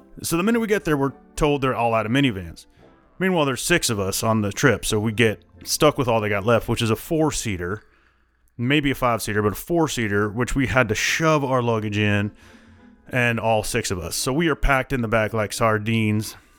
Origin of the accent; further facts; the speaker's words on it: Iowa, United States; I'm from Iowa. Not a lot going on there, but cornfields and college football.